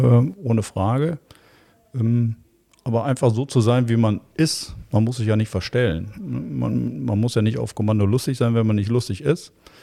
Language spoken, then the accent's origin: German; Duisburg, North Rhine-Westphalia, Germany; Ich bin mit Karneval groß geworden. Ich komme eigentlich aus einer Karnevalshochburg in Duisburg, wo ich geboren bin, in Neudorf.